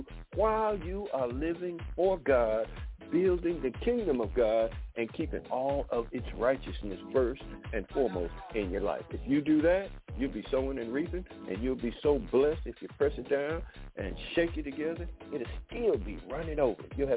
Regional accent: Detroit, Michigan, United States; also born or lived in Pineville, Arkansas; Y'all know I was born in Pineville, Arkansas, but I grew up in Detroit, so Detroit is always with me. Michigan is always with me.

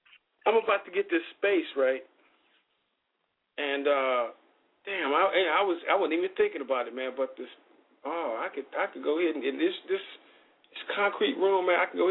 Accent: Chicago, Illinois, United States; I mean, shit, I'm from Chicago.

